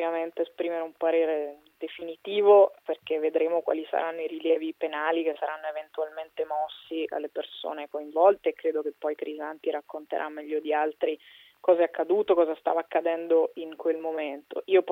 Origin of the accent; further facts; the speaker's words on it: Umbria, Italy; io sono umbra